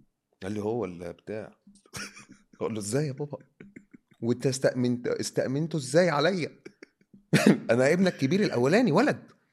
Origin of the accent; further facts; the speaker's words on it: Mansoura, Dakahlia, Egypt; المنصوره الموضوع حبي قوي في المناطق واحنا من المنصوره